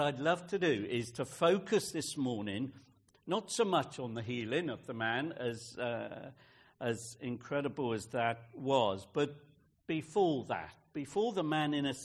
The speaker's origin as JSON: {"language": "English", "town": "West Moors", "region": "South West England", "country": "United Kingdom", "tie": "born or raised there", "said": "I was brought up in Westmoors and three-legged cross, so on."}